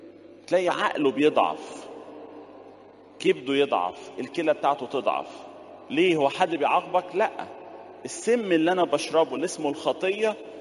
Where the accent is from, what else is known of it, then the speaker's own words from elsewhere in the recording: Egypt; يقول لك يا سلام لو حظ يحصل عندنا في مصر الكلام ده.